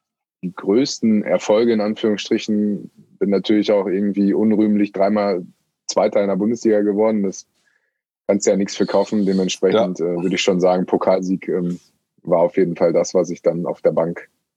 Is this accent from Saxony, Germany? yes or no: no; Münster, North Rhine-Westphalia, Germany; aus meiner Heimatstadt hier in Münster